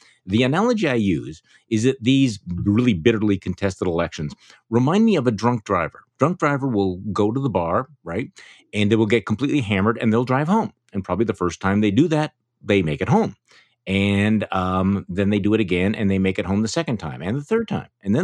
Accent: Wisconsin, United States; My home state senior Senator Ron Johnson has been saying

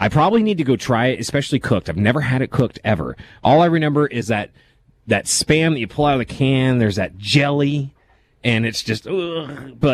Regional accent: Missouri, United States; Well, I mean, hey, I'm from the Midwest, from Missouri.

